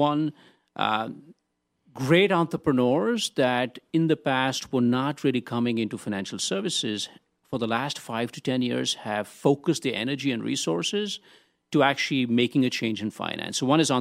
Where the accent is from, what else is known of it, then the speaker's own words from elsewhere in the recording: India; moved away as an adult; now in United States; So I grew up in India. I was Army brat, so traveled all over the country and moved there for graduate school, went straight to Boston to Northeastern University